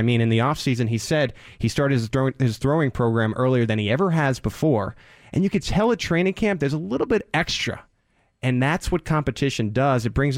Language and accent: English; New York, United States; now in Kansas City, United States; I'm a New Yorker. I grew up in New York.